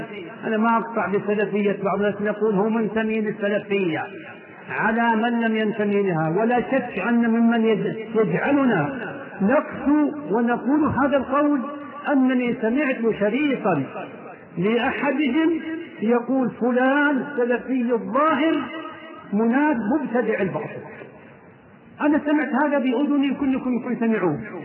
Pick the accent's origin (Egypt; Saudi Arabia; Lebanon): Saudi Arabia; Riyadh, Riyadh Province; وبالاخص مع لفف عندنا في الرياض فتنة عمياء